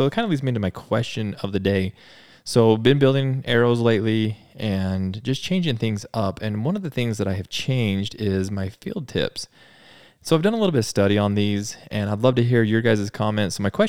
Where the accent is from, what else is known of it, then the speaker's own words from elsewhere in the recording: Utah, United States; I'm going to start here in my home state of Utah.